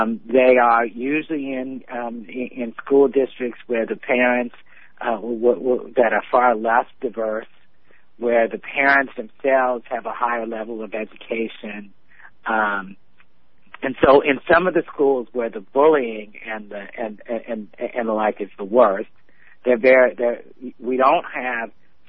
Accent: Maryland, United States; there are friends of mine who live here in my home state of Maryland

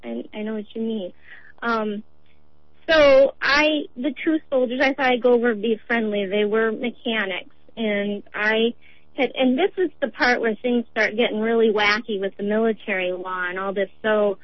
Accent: Iowa, United States; I grew up in Iowa, a small farm. I grew up, my family had, you know, public assistance.

